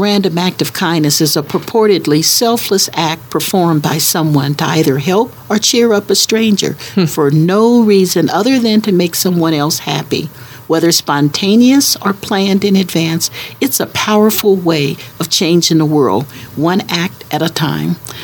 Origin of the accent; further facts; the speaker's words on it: Kansas City, Missouri, United States; Well, I was born in Kansas City, Kansas, thank you very much. But yeah, we were raised in Kansas City, Missouri.